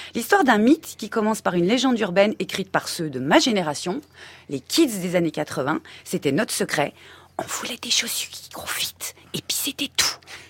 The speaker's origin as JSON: {"language": "French", "country": "France", "said": "nous, on est français."}